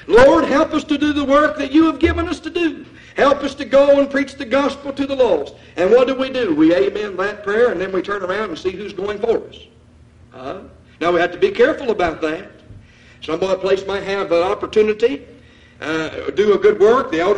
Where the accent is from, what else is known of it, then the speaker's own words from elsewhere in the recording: Ravenswood, West Virginia, United States; also born or lived in Elk Fork, West Virginia; I grew up in Ravenswood, which is a town region, But I had opportunity when I moved to Elk Fork in Middleburn, West Virginia, to live in the country.